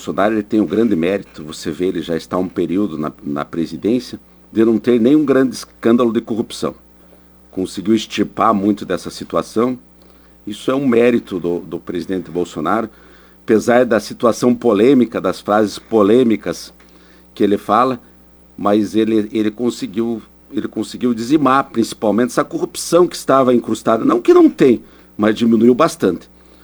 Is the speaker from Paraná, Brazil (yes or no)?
yes; União da Vitória, Paraná, Brazil; born there; Eu nasci em União da Vitória, meus irmãos mais velhos, minha irmã que faleceu ano passado e meu irmão nasceram no Líbano, vieram de navio do Líbano.